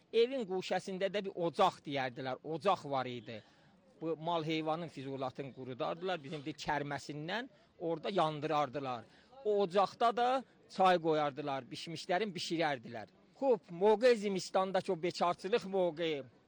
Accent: Qara Darvish, Ardabil Province, Iran; Məhəllə Qərə Dərvişdənik, bəli. Rustay Qərə Dərvişdəndir. Axirən mülhəq olubdu Kərsistanı Meşkin şəhərə.

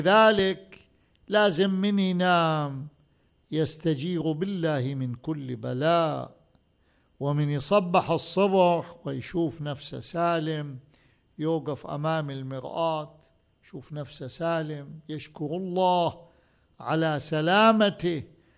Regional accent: Najaf, Najaf Governorate, Iraq; أول مئذنة بالنجف، أنا ابن النجف

